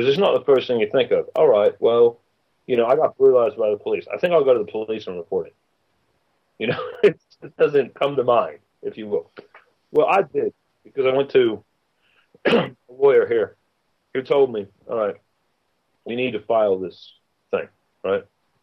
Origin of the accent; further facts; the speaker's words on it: New York, United States; I'm a New Yorker.